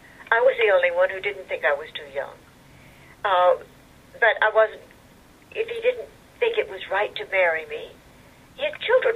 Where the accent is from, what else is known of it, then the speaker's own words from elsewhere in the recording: Texas, United States; I thought, how did he know I was from Texas?